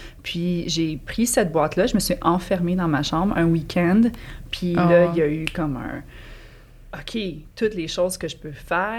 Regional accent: Quebec, Canada; j'ai 35 ans. Je suis cancer, ascendant Lion. j'ai grandi sur la Rive-Sud, fait que je suis une fille de la Rive-Sud de Montréal.

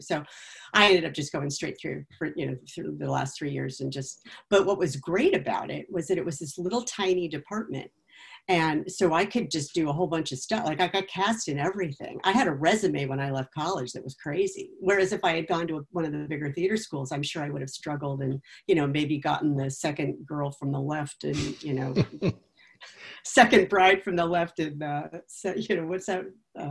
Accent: Vienna, Virginia, United States; also born or lived in Osaka, Japan; Well, I was born in Osaka, Japan, because my father was in the military. And then when I was two, we moved back to the States. So I grew up in Vienna, Virginia.

